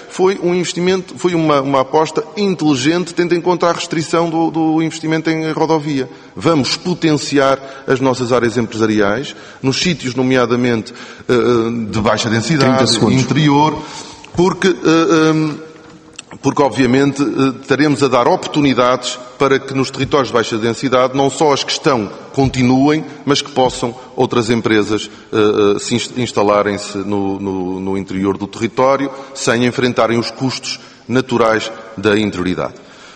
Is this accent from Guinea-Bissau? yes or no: no; São João da Madeira, Aveiro, Portugal; do que eu, que sou de São João da Madeira